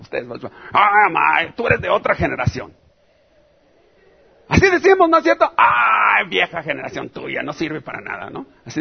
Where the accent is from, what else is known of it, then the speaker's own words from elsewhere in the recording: Mexico; somos libres y soberanos, ¿verdad? Como buenos mexicanos, ¿verdad?